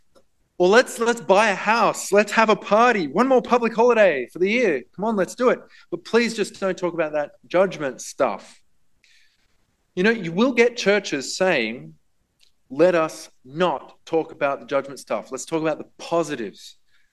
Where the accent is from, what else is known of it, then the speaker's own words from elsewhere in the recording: Australia; And fair enough, we're Australian after all.